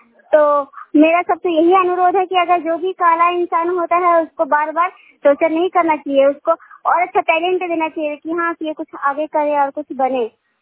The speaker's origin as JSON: {"language": "Hindi", "town": "Noorsarai", "region": "Bihar", "country": "India", "said": "मैं नूरसराय से बिलोंग करती हूँ, डिस्ट्रिक्ट नालंदा है, स्टेट बिहार।"}